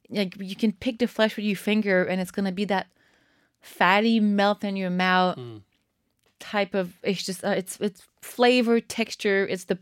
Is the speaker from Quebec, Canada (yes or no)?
yes; Montreal, Quebec, Canada; So I grew up in Montreal and I spent my summers with my grandmother and a set of friends.